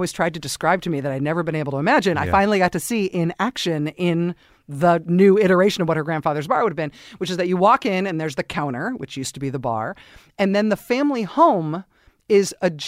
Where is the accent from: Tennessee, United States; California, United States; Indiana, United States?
California, United States; Castro Valley; I grew up in Castro Valley, California. It's the intersection of I-580 and I-880.